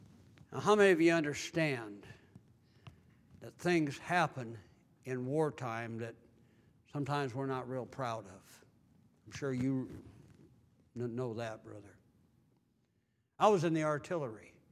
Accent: Bellevue, Washington, United States; I told him I was from Bellevue, Washington.

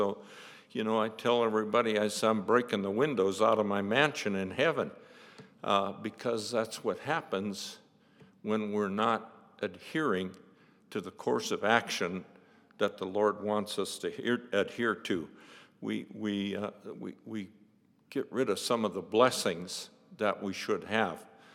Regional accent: Butte, Montana, United States; I'm from Butte, Montana, so I'm a slow learner.

